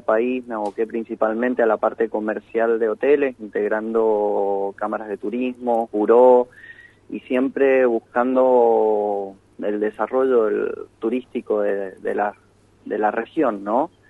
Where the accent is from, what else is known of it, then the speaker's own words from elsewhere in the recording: Argentina; como argentino, como ferviente defensor de la soberanía sobre las Islas Malvinas